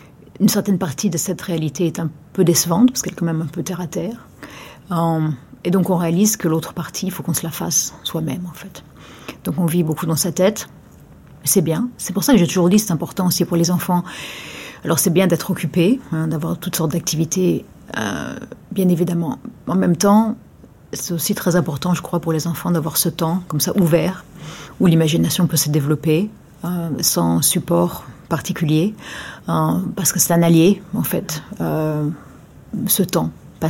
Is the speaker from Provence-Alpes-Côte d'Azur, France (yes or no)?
yes; Aix-en-Provence, Provence-Alpes-Côte d'Azur, France; born there; Je suis née à Aix-en-Provence en 1969 et je suis musicienne.